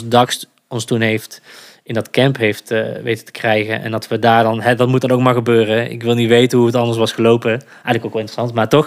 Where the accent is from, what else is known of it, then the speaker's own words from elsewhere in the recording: North Brabant, Netherlands; Moeten wij als Brabanders niet naar de Randstad